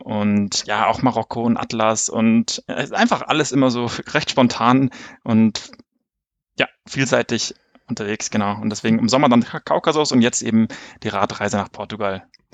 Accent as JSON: {"language": "German", "region": "Bavaria", "country": "Germany", "said": "Also ich komme aus Oberbayern, südlich von München, also in der Nähe von Garmisch."}